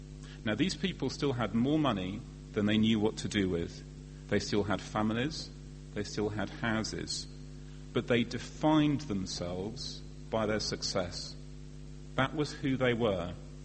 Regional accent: United Kingdom; I have enough money. I'm British.

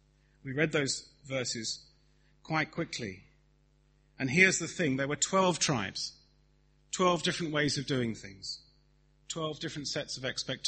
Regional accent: Woking, South East England, United Kingdom; I've never lived on a frontier. I'm from Woking, for goodness sake.

